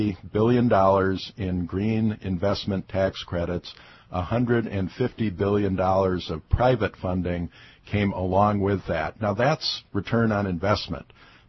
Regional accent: Minnesota, United States; I know your listeners are big fans of Michelle Bachmann's back in my home state of Minnesota.

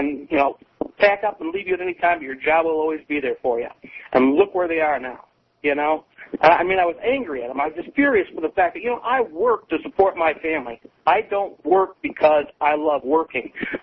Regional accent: Grand Rapids, Michigan, United States; Yeah, I'm from Grand Rapids.

